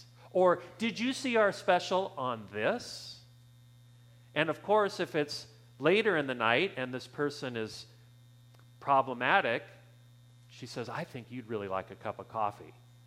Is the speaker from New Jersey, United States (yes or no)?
no; Arizona, United States; My cousin, who I grew up with in Arizona, her life took a bit of a different direction than mine.